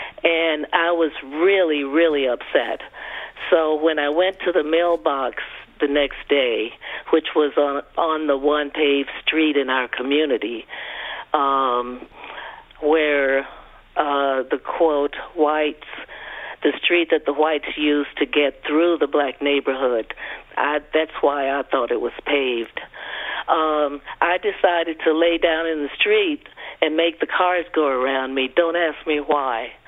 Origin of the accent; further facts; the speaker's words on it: Arkansas, United States; and and I'm from Arkansas. So I lived in Arkansas, and some of my friends later helped to desegregate Little Rock.